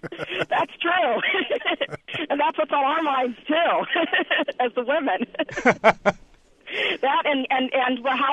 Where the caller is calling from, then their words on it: Cincinnati, Ohio, United States; I'm calling from Cincinnati.